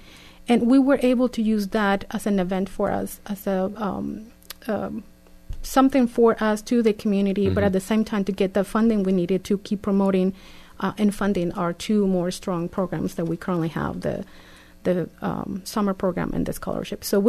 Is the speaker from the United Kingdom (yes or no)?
no; Mexico; English is a second language; now in Kodiak, United States; We moved to from Mexico to Kodiak for the first time ever in December of 1999. There was 16 of us in our family.